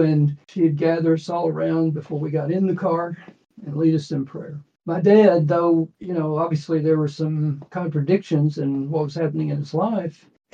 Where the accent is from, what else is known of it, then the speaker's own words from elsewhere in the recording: Austin, Texas, United States; born there; But so I was born in Austin, Texas, and we moved around a lot.